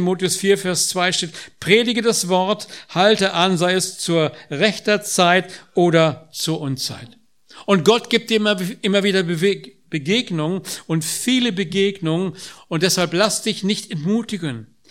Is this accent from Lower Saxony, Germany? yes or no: yes; Braunschweig, Lower Saxony, Germany; sie kamen aus der gleichen Ecke, wo ich aufgewachsen bin, aus dem Raum Braunschweig